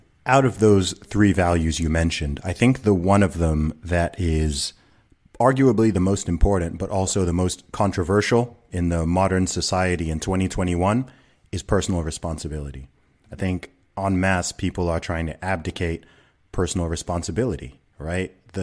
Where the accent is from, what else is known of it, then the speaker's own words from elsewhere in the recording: Saudi Arabia; I grew up in the Middle East, you know, I grew up in Saudi Arabia.